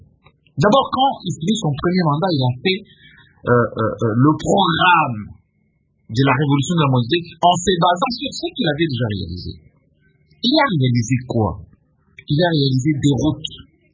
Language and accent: French; DR Congo; vous descendez chez moi en Mouzbaï